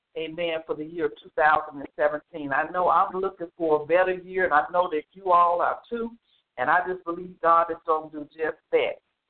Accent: Memphis, Tennessee, United States; I'm from Memphis, Tennessee.

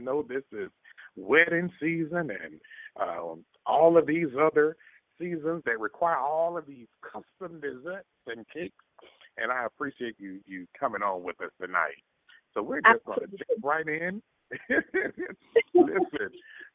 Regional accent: Atlanta, Georgia, United States; Now, while co-owner of Twisted Sisters Bake Shop and Juice Bar in Atlanta, Georgia, my hometown, Chef Nikki was featured on the Cooking Channel's Cake Hunters.

